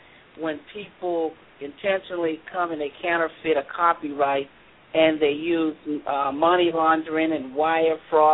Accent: New York City, New York, United States; you'll find out that … I'm from the Bronx, New York.

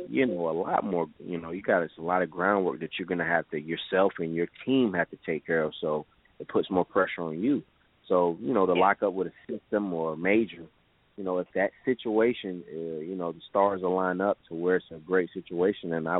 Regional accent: Raleigh, North Carolina, United States; But me, I was born and raised here. You know, native.

